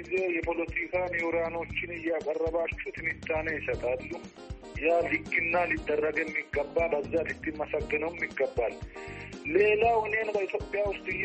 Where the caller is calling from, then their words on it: South Africa; ከደቡብ አፍሪካ ነው የምደውልላችሁ።